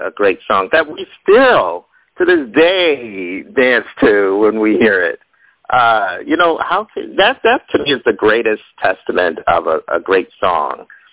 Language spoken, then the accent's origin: English; Ohio, United States; I know that we're from Ohio